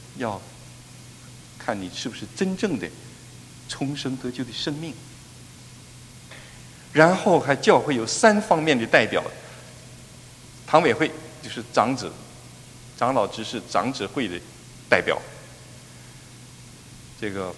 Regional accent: China; 原谅我大陆的，因为我也是大陆的哈。

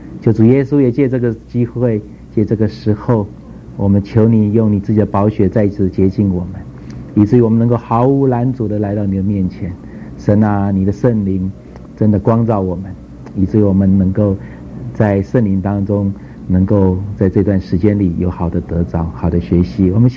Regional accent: Taiwan; 我是吃台湾的奶水长大的，我到底是优先服侍中国人还是优先服侍台湾人？

